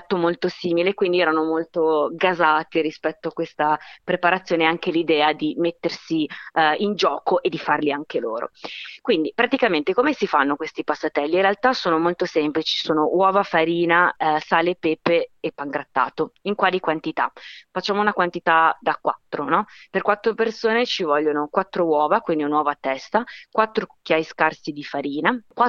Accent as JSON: {"language": "Italian", "town": "Bologna", "region": "Emilia-Romagna", "country": "Italy", "said": "una buona ricetta tipica delle mie parti, che sono di Bologna"}